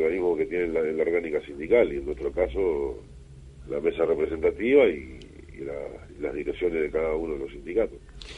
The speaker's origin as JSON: {"language": "Spanish", "country": "Uruguay", "said": "como cualquier uruguayo"}